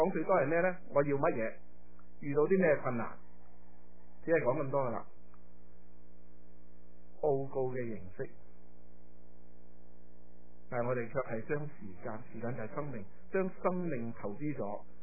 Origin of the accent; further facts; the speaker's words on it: China; 我们中国人会讲另一个叫苦口良药